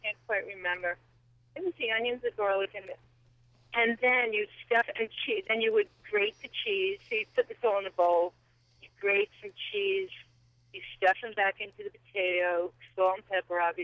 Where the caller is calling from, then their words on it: Saugerties, New York, United States; From Saugerties on my way to Kingston.